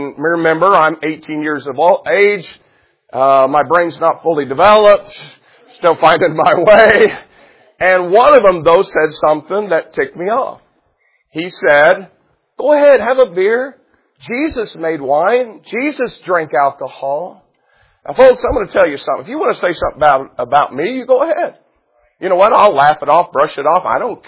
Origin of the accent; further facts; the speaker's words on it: Jacksonville, Indiana, United States; I'm by myself, and I'm from Jacksonville, Indiana, and I have no reference point.